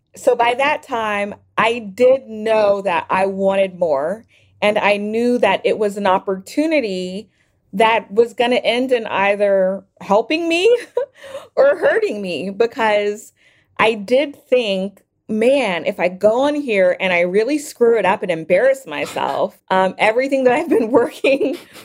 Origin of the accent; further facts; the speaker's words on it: Louisiana, United States; I'm from Louisiana, so of course, that's where I started.